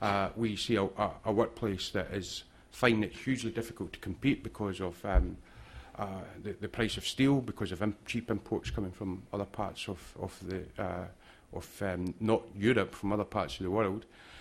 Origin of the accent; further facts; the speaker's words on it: Scotland, United Kingdom; accent: Scottish; You could probably guess by my accent that I take a particular interest in what's happening in Scotland.